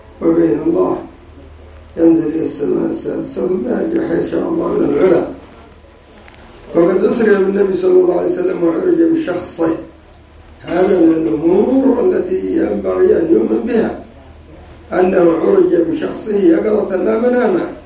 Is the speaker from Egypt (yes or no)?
no; Yemen; كالرافضة الحوثية عندنا في اليمن، ينكرون المعراج ويثبتون الإسراء